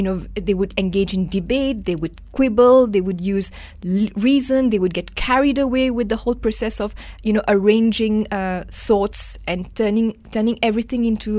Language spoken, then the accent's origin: English; Mauritius; moved away as an adult; now in Kuala Lumpur, Malaysia; I am from Mauritius and I came to KL in 2001 to do a law degree over here. And then I went back to Mauritius